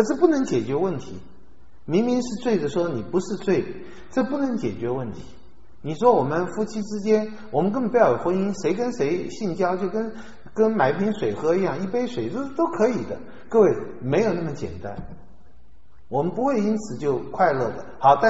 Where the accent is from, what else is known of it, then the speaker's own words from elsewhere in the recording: Hubei, China; 她说以前我们是湖北人，她说以前在乡下